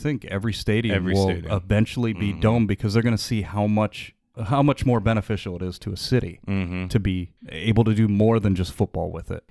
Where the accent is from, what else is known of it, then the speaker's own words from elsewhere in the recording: Cleveland, Ohio, United States; because, you know, we're from Cleveland, football is meant to be played outside.